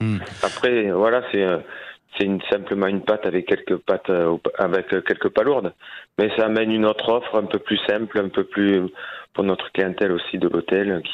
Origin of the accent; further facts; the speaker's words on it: Narbonne, Occitanie, France; Je suis natif d'à côté de Narbonne.